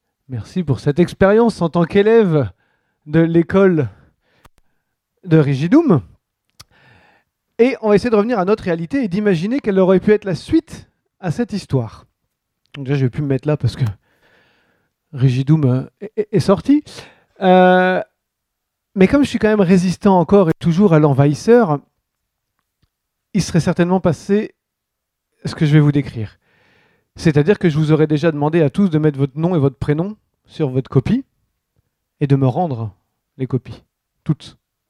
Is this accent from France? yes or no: yes; Le Mans, Pays de la Loire, France; Je suis du Mans, je suis un peu jaloux.